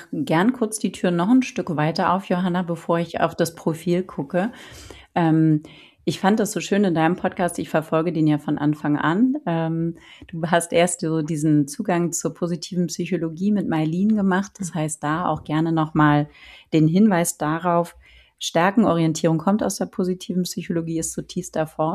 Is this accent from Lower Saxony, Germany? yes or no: no; Berlin, Germany; Ich bin auch Berlinerin